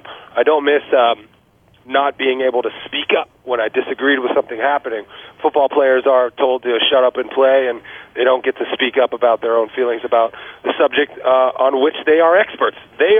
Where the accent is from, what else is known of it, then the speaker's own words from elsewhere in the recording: San Jose, California, United States; I grew up in San Jose as a 49er fan, and the Broncos were kind of a rival of ours.